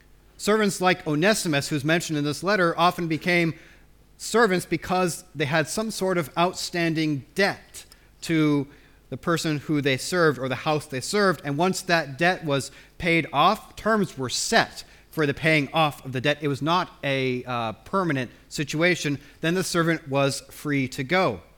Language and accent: English; Spokane, Washington, United States; I remember when I was growing up in Spokane in Washington State, interesting the memories that stick with us.